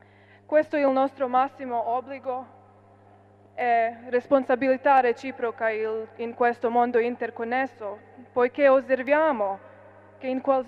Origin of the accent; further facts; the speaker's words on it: Bosnia & Herzegovina; Io vengo dalla Bosnia e so bene che è successo qualcosa di simile a Sarajevo nel 95